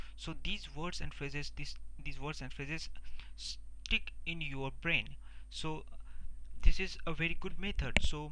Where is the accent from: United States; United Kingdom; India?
India; English is a second language; Because most I found that as I'm Indian, I lack in communication. We don't get much opportunity to talk to people in English.